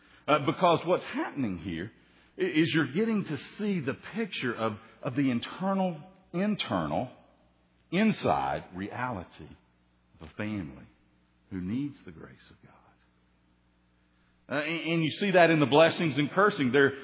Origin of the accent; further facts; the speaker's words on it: Tennessee, United States; When I was a boy, growing up in Tennessee, we lived around apple orchards